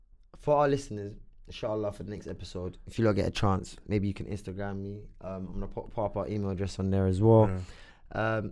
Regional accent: London, United Kingdom; born there; But I was born in London, got Dagan Elist in Somalia

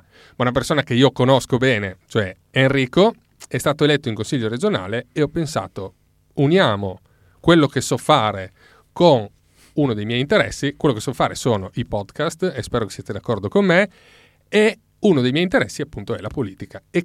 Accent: Staranzano, Friuli-Venezia Giulia, Italy; quella locale del mio paese d'origine, che è Staranzano.

